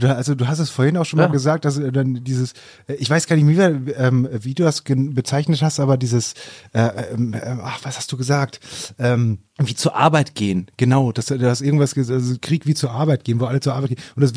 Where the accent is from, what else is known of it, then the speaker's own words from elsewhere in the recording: North Rhine-Westphalia, Germany; Also ich komme aus dem Ruhrgebiet.